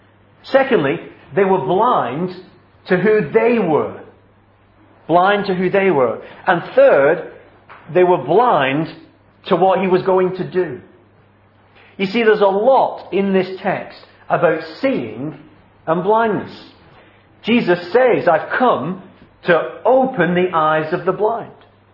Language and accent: English; Wigan, North West England, United Kingdom; My hometown is Wigan.